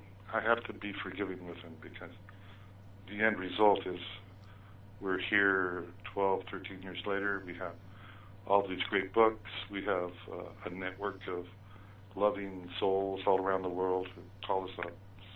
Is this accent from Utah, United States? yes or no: yes; Ogden, Utah, United States; when I was growing up in Ogden, Utah